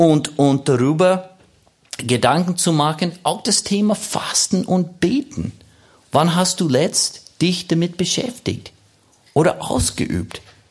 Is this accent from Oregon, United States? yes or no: yes; Oregon, United States; German is a second language; Ich kann die Zeitung von meiner Heimat in Oregon lesen.